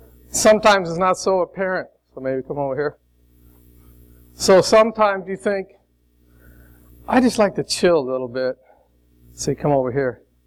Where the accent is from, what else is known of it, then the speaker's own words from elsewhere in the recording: Chicago, Illinois, United States; I'm from Chicago.